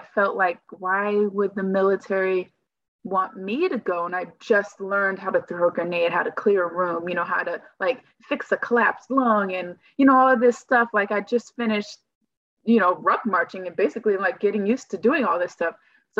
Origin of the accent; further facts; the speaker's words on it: California, United States; also born or lived in Illinois; I'm originally from California. I ended up joining the military in 2008, and I joined from Illinois.